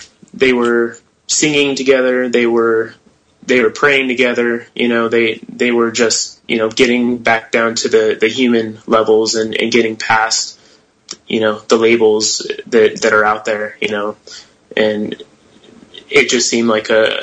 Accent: Idaho, United States; specifically in my home state of Idaho

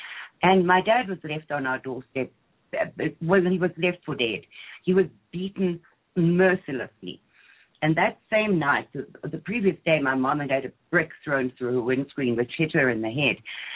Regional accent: Zimbabwe; born there; I was born in Rhodesia, which is now called Zimbabwe

